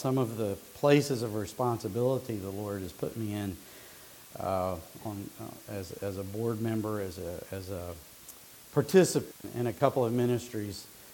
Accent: Asheville, North Carolina, United States; I grew up in Asheville, and there have been different speakers that came to Asheville from here, but I've never been up here myself.

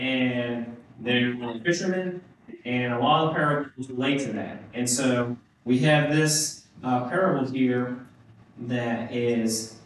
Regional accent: Kansas, United States; Now, I grew up in Kansas, as most of you have heard. My parents were farmers. They farmed over 3,000 acres.

